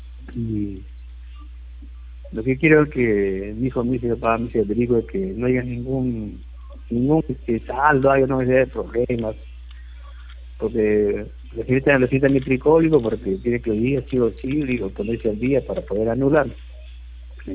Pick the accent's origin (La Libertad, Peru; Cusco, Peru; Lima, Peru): Lima, Peru; Los Olivos; yo soy de Los Olivos, mi hijo de Trujillo.